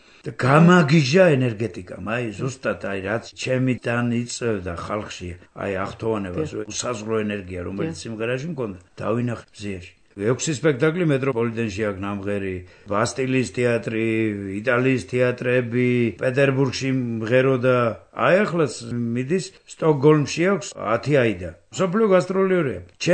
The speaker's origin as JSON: {"language": "Georgian", "town": "Batumi", "region": "Adjara", "country": "Georgia", "tie": "born or raised there", "said": "წარმოშობით ოზურგეთელი, მაგრამ რო დავიბადე, იმას მერე საბავშვო ბაღიდან ბათუმში ვარ."}